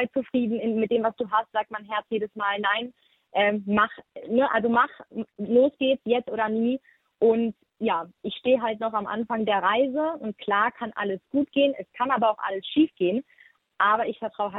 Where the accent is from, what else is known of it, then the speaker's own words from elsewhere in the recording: Wuppertal, North Rhine-Westphalia, Germany; Ich bin 28 Jahre alt, komme aus dem schönen Wuppertal, für alle, die es nicht kennen, in der Nähe von Düsseldorf.